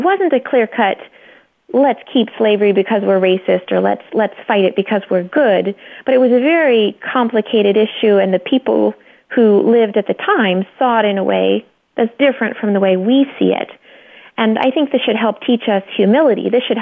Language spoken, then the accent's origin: English; California, United States; I grew up in California, and even just a building made out of brick was kind of impressive.